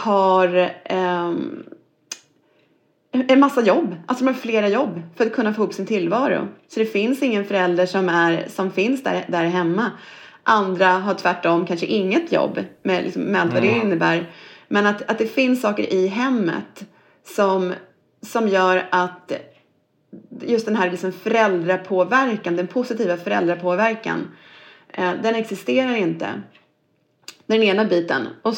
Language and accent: Swedish; Norrköping, Östergötland, Sweden; jag själv är en invandrarunge, eller åtminstone barn till invandrare. Jag är född i Norrköping, jag är uppvuxen där och gått i skola